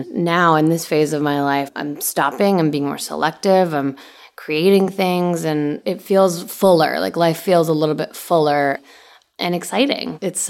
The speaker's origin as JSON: {"language": "English", "country": "Canada", "tie": "born or raised there", "also_born_or_lived": "Bulgaria", "said": "I was born in Bulgaria and I grew up in Canada."}